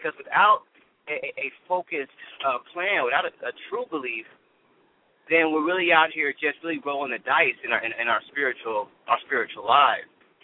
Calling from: Atlanta, Georgia, United States; I'm calling from the ATL.

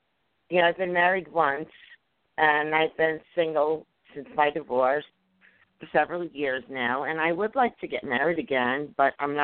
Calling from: Long Island, New York, United States; Long Island.

